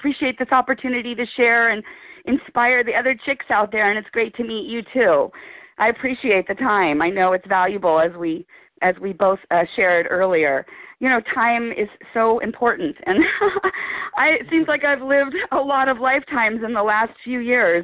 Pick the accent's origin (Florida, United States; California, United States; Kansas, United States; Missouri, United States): California, United States; Beverly Hills; Because I grew up in Beverly Hills